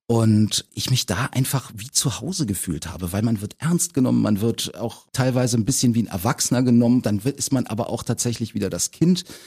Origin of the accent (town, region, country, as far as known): Berlin, Germany; born or raised there